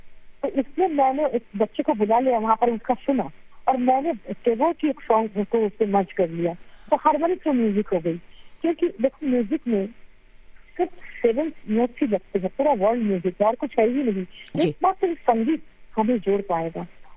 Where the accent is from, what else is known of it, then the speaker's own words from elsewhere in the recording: Varanasi, Uttar Pradesh, India; तो यहाँ पर मैं हूँ ऐसे तो मैं बनारस की हूँ जमनी पली बड़ी हुई